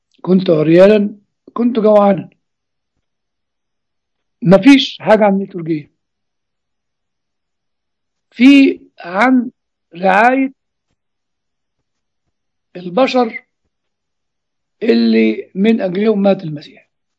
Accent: Egypt; طبعا احنا شفنا في الخدمة الكنسية بالذات عندنا في مصر

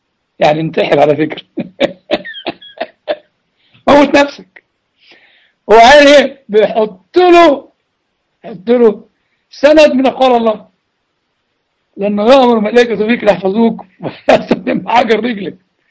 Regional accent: Upper Egypt, Egypt; عندنا في الصعيد يقول لك ايه

